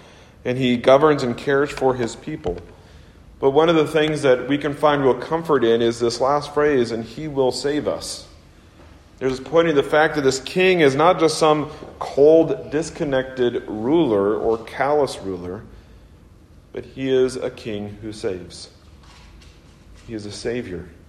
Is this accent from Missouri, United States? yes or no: yes; Missouri, United States; growing up in the Midwest, you know, outside of Kansas City